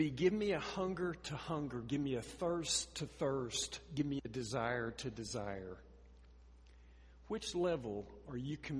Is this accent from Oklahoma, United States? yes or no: yes; Oklahoma, United States; In your mind's eye, come go with me back to my home state of Oklahoma.